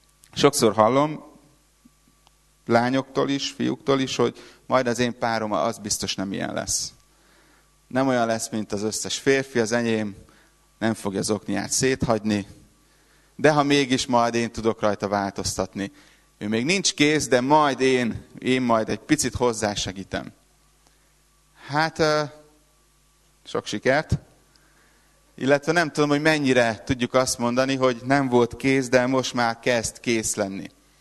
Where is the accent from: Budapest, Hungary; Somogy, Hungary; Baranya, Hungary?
Budapest, Hungary; accent: Hungarian; az én akcentusom az nem egy ilyen southern, nem egy ilyen déli amerikai akcentus, inkább dél-budapesti. Budapestről vagyok